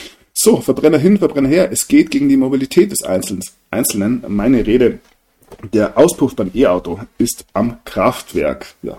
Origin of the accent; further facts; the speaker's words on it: Bavaria, Germany; vielleicht ist es für mich als Bayer einfach in der Genetik schon etwas, was man sehr, sehr kritisch sieht